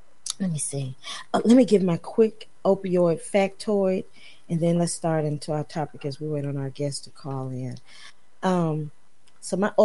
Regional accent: Memphis, Tennessee, United States; There was a cute little coffee shop back in my hometown of Memphis.

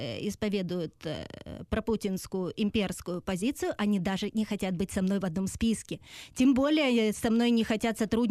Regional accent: Crimea, Ukraine; Вот я пишу по-русски, да, и в то же время у меня проукраинская позиция. Я крымчанка

